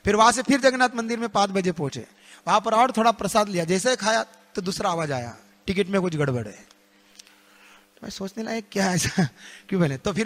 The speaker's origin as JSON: {"language": "Hindi", "region": "Maharashtra", "country": "India", "said": "तो ठीक है, मैं भी मराठी हूँ।"}